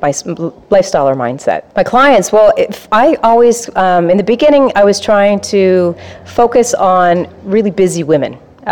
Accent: Nova Scotia, Canada; also born or lived in British Columbia / London, United Kingdom / Scotland / Newfoundland; I'm the founder of Duda Lovely. And for the longest time, I'm from Nova Scotia, but I've traveled around the world. So I've lived in BC, I've lived in London, UK, I've lived in Scotland, I was over in Newfoundland, and I've just recently moved back

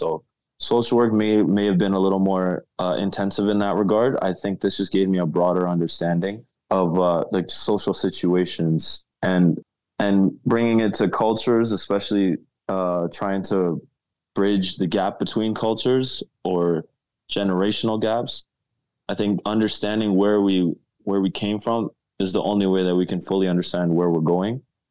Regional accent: Canada; being that I'm growing up in Canada and I just wanted to fit in with my friends.

